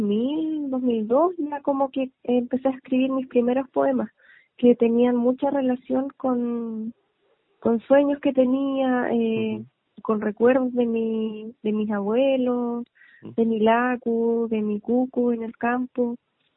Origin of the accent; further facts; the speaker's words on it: Nueva Imperial, Araucanía, Chile; Yo viví y crecí en Nueva Imperial, siempre estuve viviendo en la ciudad. Si bien tenía familia en el campo